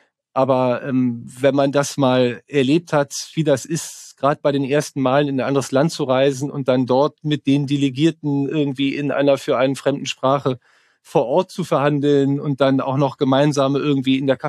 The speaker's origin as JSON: {"language": "German", "region": "Rhineland", "country": "Germany", "said": "ich bin Rheinländer, also es ist natürlich Karneval."}